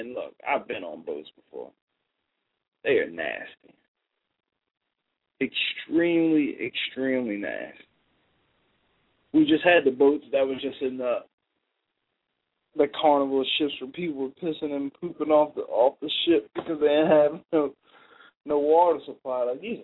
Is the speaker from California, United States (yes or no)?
no; New Jersey, United States; Like, first of all, I'm from New Jersey. I wouldn't even swim in the Atlantic Ocean.